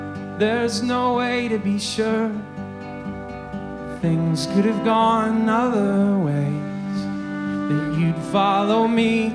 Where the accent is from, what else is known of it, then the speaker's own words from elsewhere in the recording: Seattle, Washington, United States; We are from Seattle, Washington, and we just drove 3,000 miles in 4 days.